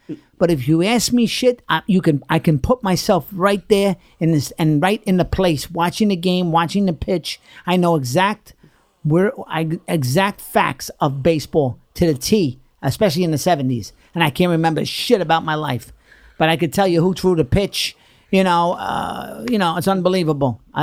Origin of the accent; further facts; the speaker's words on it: Queens, New York, United States; because I'm from Queens, so I knew the Mets first, and some kids took me.